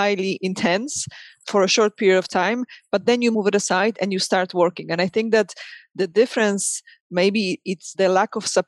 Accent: Poland; I'm from Poland, definitely from Europe.

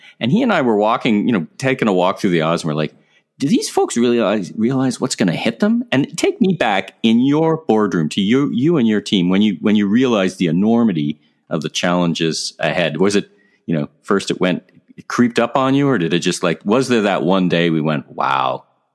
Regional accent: Ottawa, Ontario, Canada; I grew up with that. You know, I'm from Ottawa.

